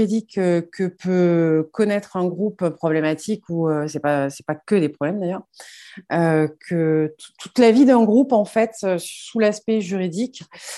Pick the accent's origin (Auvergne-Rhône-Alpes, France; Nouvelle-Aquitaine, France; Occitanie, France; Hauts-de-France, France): Occitanie, France; Toulouse; Je suis originaire de Toulouse, ce qui risque de s'entendre un tout petit peu.